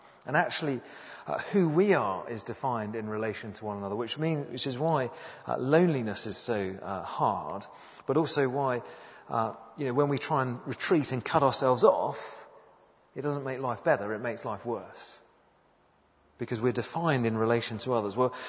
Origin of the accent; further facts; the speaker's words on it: United Kingdom; And partly by being British, and being a man, that's two problems I've got.